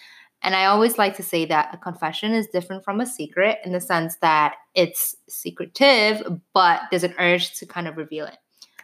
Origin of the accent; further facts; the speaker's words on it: New York City, New York, United States; I grew up in the Lower East Side, and that's like the best neighborhood, but also like so chaotic. It was like where all the bars are at.